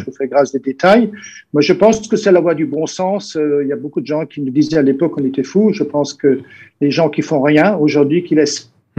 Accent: Grand Est, France; même en tant qu'Alsacien bien discipliné

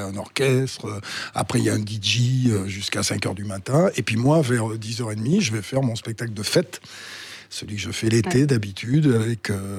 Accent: Rocamadour, Occitanie, France; vers chez moi, à Rocamadour

